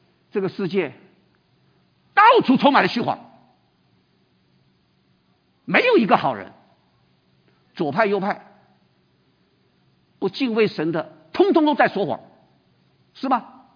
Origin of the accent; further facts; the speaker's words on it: China; 我们中国人最会做暗中的事情呢，是不是？